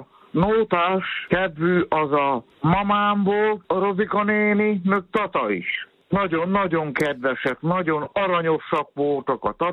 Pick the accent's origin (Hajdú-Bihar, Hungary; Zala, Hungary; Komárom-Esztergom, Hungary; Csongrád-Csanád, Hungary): Csongrád-Csanád, Hungary; Tömörkény; Én Tömörkényen.